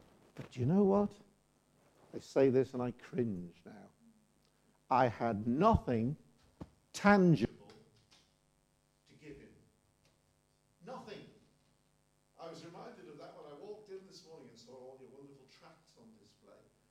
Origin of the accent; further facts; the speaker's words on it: Liverpool, North West England, United Kingdom; And when he knew I came from Liverpool, I think, oh, well, I can believe this fellow.